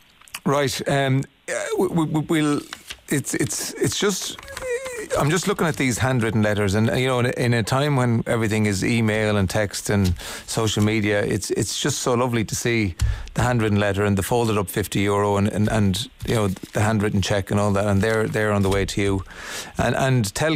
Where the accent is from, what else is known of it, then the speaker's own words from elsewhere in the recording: Ireland; I'm very proud to say I'm Irish, because we're good at this sort of thing.